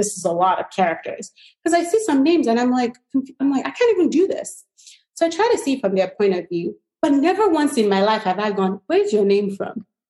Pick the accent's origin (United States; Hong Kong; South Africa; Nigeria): Nigeria; it is not my job to train you on being Nigerian. It is not my job to culturalize you to what it's like to be Nigerian.